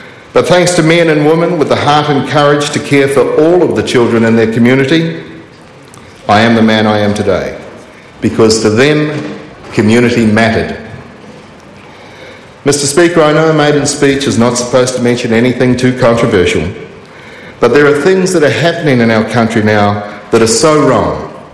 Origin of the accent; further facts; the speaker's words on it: Whakatane, Bay of Plenty, New Zealand; Growing up in Whakatane, I was blessed with great friends